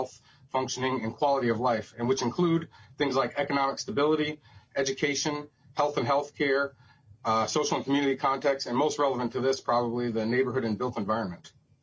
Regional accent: Minneapolis, Minnesota, United States; I'm African American. I grew up in North Minneapolis, and I'm currently a resident of Northeast Minneapolis near the Lowry Bridge.

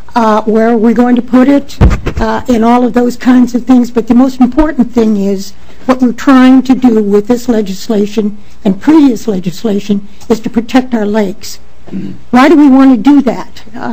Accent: Illinois, United States; I'm from Cook County. We've never seen one of these devices that do the decontamination.

